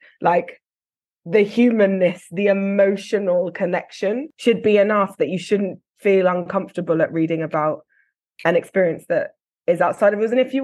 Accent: London, United Kingdom; a place that I love and that has nurtured me and that I am the way that I am because of that place.

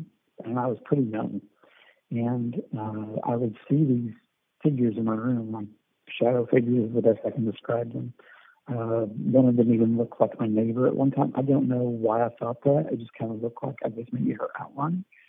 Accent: Missouri, United States; I was born in Missouri, but I was raised there in the Ozarks.

